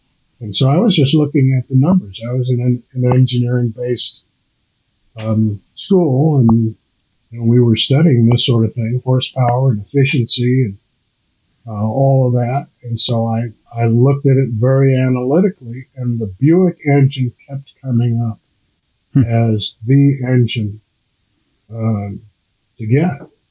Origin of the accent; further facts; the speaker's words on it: Brooklyn, New York, United States; Only because when I was very young, growing up in Brooklyn, New York, my neighbor had a 1959.